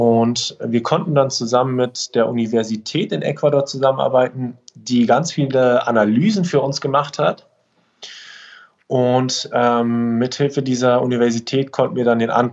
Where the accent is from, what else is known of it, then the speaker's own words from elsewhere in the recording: Berlin, Germany; ich komme aus Berlin, tatsächlich auch geboren in Berlin. Das mittlerweile so ein bisschen als Rarität teilweise.